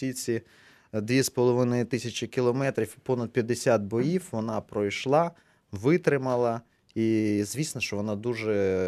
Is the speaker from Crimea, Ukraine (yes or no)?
yes; Simferopol, Crimea, Ukraine; Я сам з Сімферополя, да, мене це коробить внутрішньо.